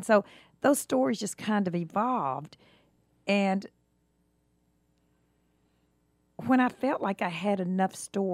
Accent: Georgia, United States; I grew up in Bartow County, was my high school years.

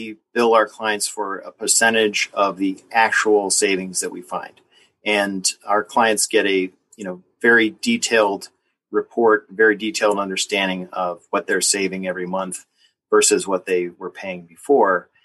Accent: Connecticut, United States; Well, I grew up in New England, which, you know, may seem like kind of a nebulous place to folks living in the South, but specifically, I was born in Southern Connecticut

